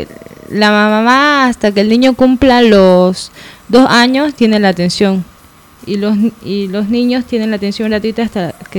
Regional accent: Beni, Bolivia; allá en el Beni, por ejemplo, yo soy del Beni, sí.

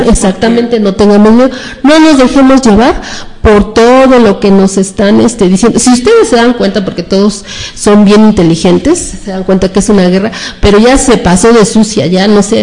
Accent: Mexico City, Mexico; aquí en la Ciudad de México, yo soy de aquí, de la Ciudad de México

